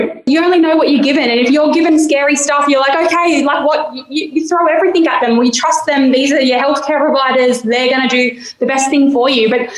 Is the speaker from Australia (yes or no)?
yes; New South Wales, Australia; So our family's from here, but I was born and raised in Western Sydney. In between that time frame, yeah, we moved up here on country and we've been here ever since.